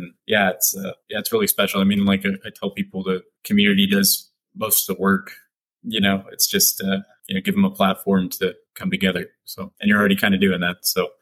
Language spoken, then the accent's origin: English; Eastern Canada, Canada; growing up in Eastern Canada, you know, like maple syrup capital of the world, basically, definitely fall colors.